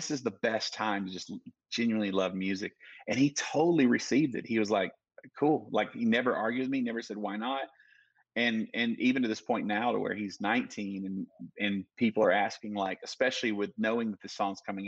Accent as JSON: {"language": "English", "town": "Dallas", "region": "Texas", "country": "United States", "tie": "born or raised there", "said": "but I grew up in Dallas"}